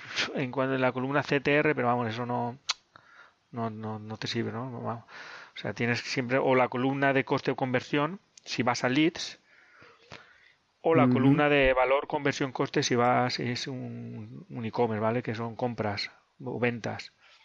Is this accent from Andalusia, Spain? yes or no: no; Alicante, Valencian Community, Spain; now in Valencia, Spain; en Valencia, que es donde resido actualmente. Me vine a Valencia porque yo soy de Alicante.